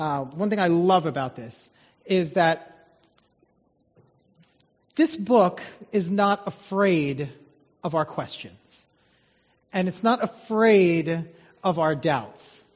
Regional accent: Mineola, New York, United States; Like I was born here. I was born in Mineola and lived here most of my life.

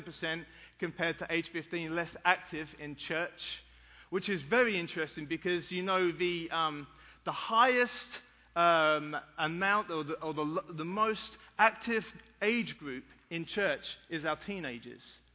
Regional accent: England, United Kingdom; now in United States; when I grew up in England, it was a little bit different.

